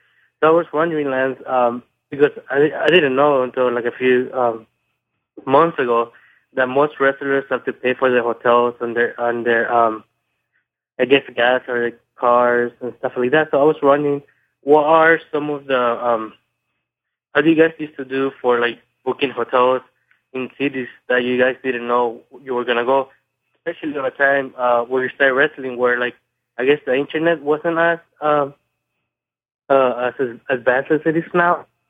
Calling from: San Jose, California, United States; from San Jose.

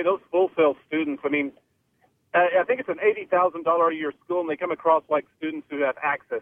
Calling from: Daytona Beach, Florida, United States; I'm from Daytona Beach, Florida.

